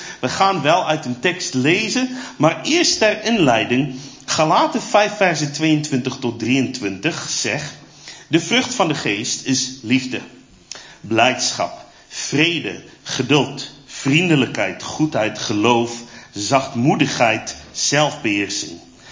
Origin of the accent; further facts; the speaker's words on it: South Africa; Dutch is a second language; moved away as an adult; now in Netherlands; Ik kom uit Zuid-Afrika en woon hier in Nederland nu sinds 2018.